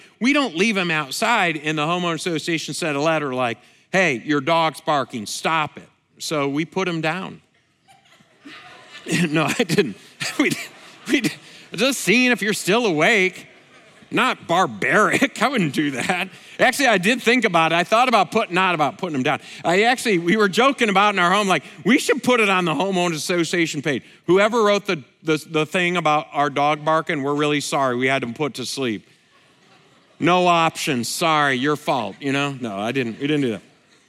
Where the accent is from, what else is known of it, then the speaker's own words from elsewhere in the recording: Lansing, Michigan, United States; But I grew up kind of in a rough part of town, in my hometown, Lansing, Michigan.